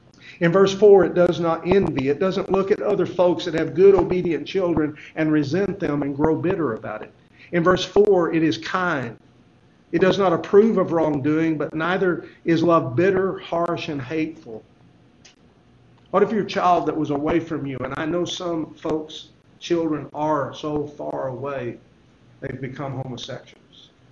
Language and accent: English; Texas, United States; I shared that with a friend of mine that we grew up in West Texas together.